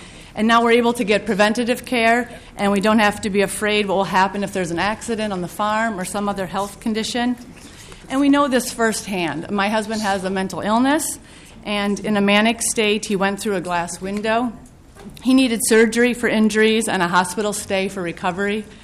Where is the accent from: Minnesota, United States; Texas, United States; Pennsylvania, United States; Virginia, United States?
Minnesota, United States; Belle Plaine Township; I'm a farmer from Belle Plaine Township